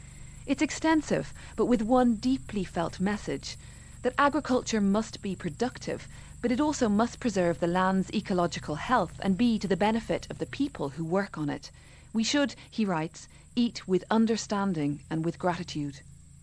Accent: Ireland; In my home country of Ireland

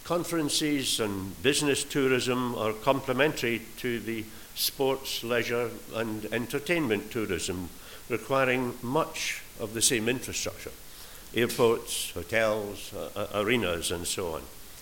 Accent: Glasgow, Scotland, United Kingdom; but as a Glaswegian, for me, I promise you, it is a real pleasure.

